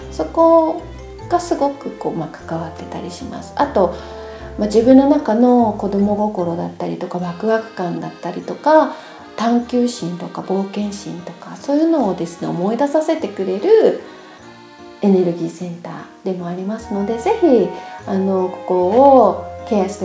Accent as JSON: {"language": "Japanese", "region": "Nagasaki", "country": "Japan", "tie": "born or raised there", "accent": "Nagasaki dialect", "said": "私長崎生まれ長崎育ちで長崎在住なので、ちょいちょい長崎弁が出ますけれども、"}